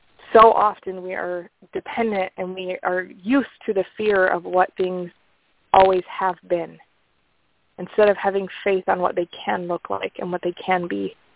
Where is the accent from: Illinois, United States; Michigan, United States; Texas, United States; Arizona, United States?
Michigan, United States; now in Utah, United States; I'm from Michigan, and I live in Utah.